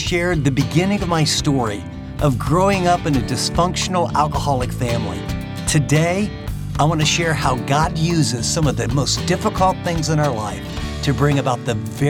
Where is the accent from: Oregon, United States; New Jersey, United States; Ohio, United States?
Ohio, United States; Columbus; I grew up in the Columbus area